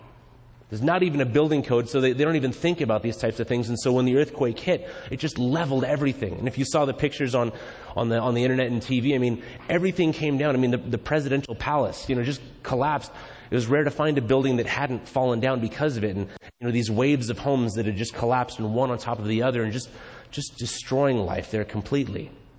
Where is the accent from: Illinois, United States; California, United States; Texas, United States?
California, United States; I grew up in California for the first 28 years. That's where I lived. I've been through my fair share of earthquakes living in the Bay Area.